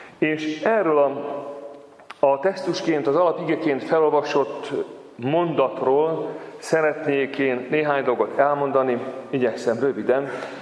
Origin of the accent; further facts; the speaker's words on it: Makó, Csongrád-Csanád, Hungary; born there; ellátogatunk Makóra, a ahol én annak idején születtem, és a városból semmire nem emlékszem, mert néhány éves koromban elköltöztünk